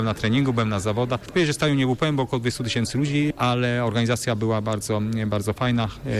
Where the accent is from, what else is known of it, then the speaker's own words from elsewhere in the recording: Poznań, Greater Poland Voivodeship, Poland; No tak, no ja jestem z Poznania, urodzony